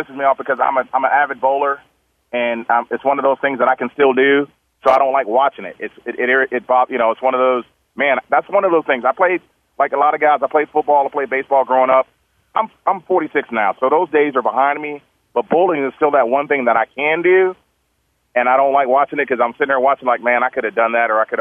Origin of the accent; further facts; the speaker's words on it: Texas, United States; oh, I'm a Texan, so the Texans are out